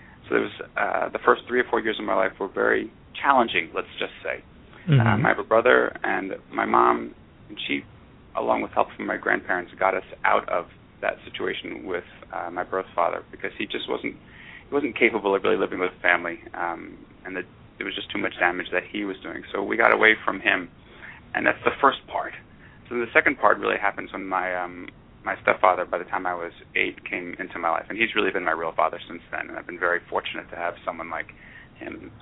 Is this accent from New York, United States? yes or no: yes; New York, United States; I was born and raised mostly on Long Island in New York.